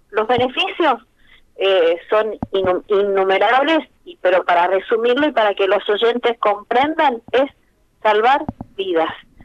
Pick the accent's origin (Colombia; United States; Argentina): Argentina; Santa Rosa, Mendoza; Yo soy del departamento de Santa Rosa, nos conecta con San Rafael, la ruta 153 sur.